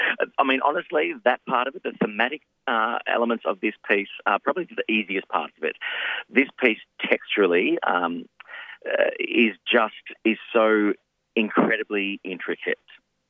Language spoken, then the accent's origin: English; Victoria, Australia; I grew up in the country. I grew up in Gippsland. And I live back out in the country now, out the other way, in Daleford way.